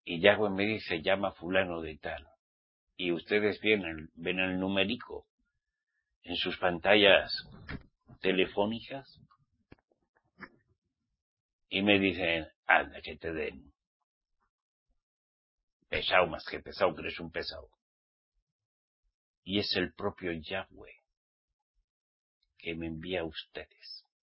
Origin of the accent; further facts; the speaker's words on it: Spain; Yo nací en España, soy español, ok, porque nací en España, ok. Pero ante los ojos de Yahweh soy israelita